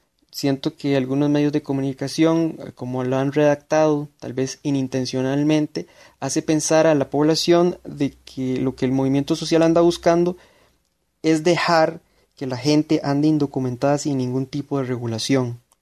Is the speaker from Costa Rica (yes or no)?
yes; Costa Rica; soy ciudadano costarricense